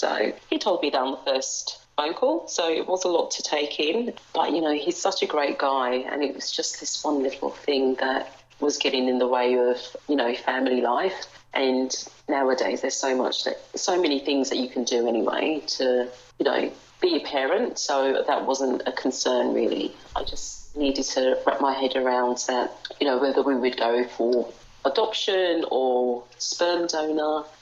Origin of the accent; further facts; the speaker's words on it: London, United Kingdom; So you may have guessed, I am from the UK. I am from London, although people from London back home think that my accent's disappearing. So I'm glad that you can hear that I am from England.